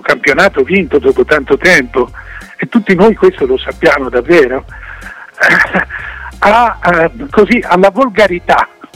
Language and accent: Italian; Florence, Tuscany, Italy; mi fa piacere da fiorentino